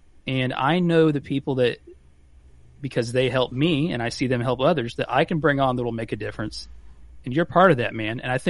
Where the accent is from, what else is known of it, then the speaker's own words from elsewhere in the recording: Pennsylvania, United States; now in Indiana, United States; I'm from Pennsylvania.